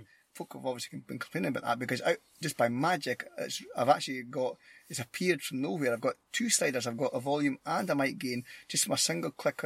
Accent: Scotland, United Kingdom; accent: Scottish; It's my poor Scottish accent.

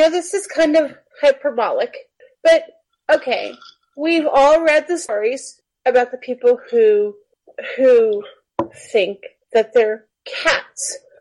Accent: United States; I'm just American and you're not.

